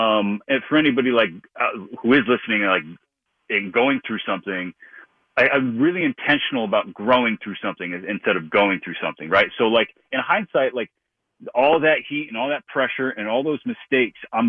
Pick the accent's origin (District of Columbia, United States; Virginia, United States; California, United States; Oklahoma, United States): California, United States; Long Beach; You know, I was born in Long Beach and grew up south of LA.